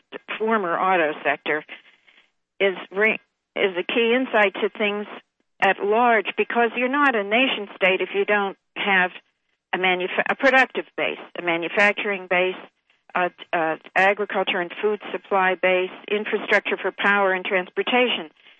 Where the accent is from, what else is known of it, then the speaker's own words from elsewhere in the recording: Pittsburgh, Pennsylvania, United States; near my hometown in Pittsburgh, Lock and Dam Number 1 in Emsworth is 80 years old.